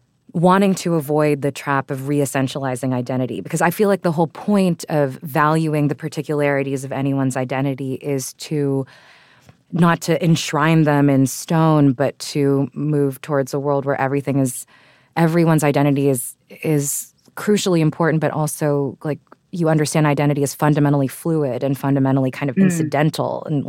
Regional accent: Texas, United States; from the implicit point of view of me as a Filipino woman that grew up in Texas

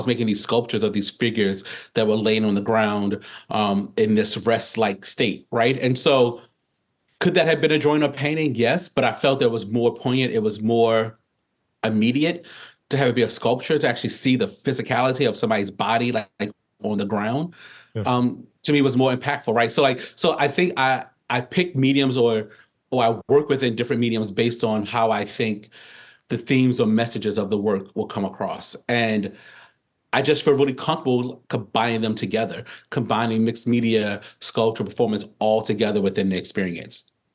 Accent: Baltimore, Maryland, United States; You know, like growing up in Baltimore, there was a lot

